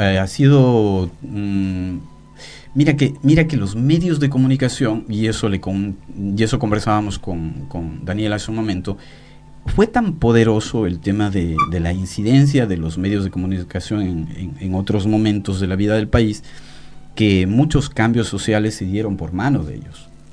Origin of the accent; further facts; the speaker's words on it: Ecuador; nosotros crecimos siendo ecuatorianos de una manera y queremos ser ecuatorianos de otra manera